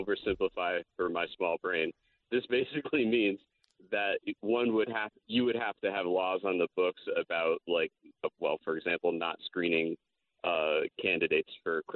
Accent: Trumbull, Connecticut, United States; I'm from Trumbull.

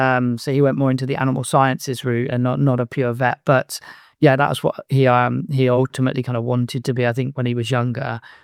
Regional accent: England, United Kingdom; accent: English; also born or lived in United States; So if you can tell from my accent, you'll understand I'm English. And so, yeah, I would say I consider myself as English and grown up predominantly in England.

